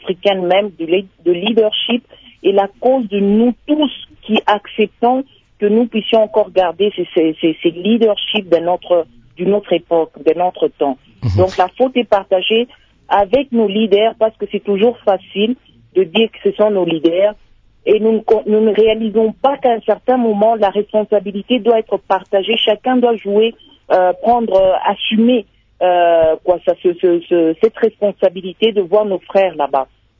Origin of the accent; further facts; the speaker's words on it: DR Congo; je parlerai de la RDC parce que je suis congolaise